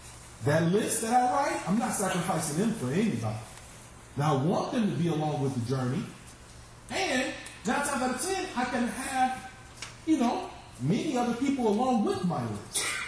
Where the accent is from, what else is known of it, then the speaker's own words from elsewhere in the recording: Chicago, Illinois, United States; Growing up in Chicago, it was a tough neighborhood.